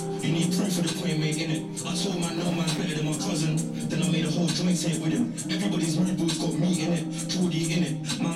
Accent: Tottenham, London, United Kingdom; When man say I'm from Tottenham, reshaping that. I'm from Wood. I'm from here.

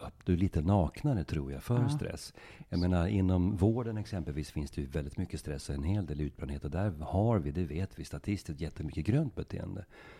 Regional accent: Norrbotten County, Sweden; accent: Norrbotten dialect; Stömla, det är norrbottniska.

